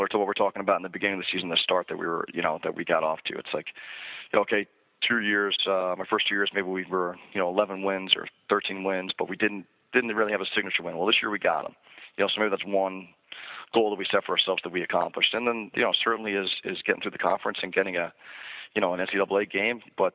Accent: New York, United States; I grew up in Long Island and then coached Albany for a while.

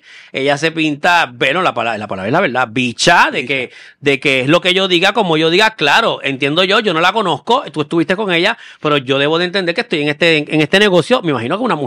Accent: Santurce, Puerto Rico; yo me crié con la salsa, mi familia, yo me crié en Santurce y todo eso

